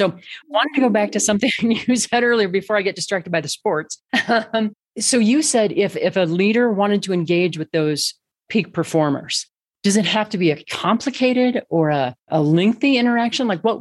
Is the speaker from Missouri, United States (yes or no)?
yes; Missouri, United States; But I grew up in Missouri. I loved the Kansas City Royals.